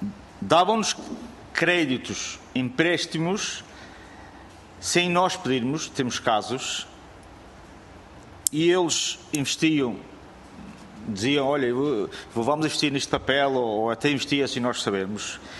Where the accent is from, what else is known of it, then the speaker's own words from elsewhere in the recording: Madeira, Portugal; now in Venezuela; Esse era mais ou menos como funcionava lá na Madeira. Nós somos madeirenses.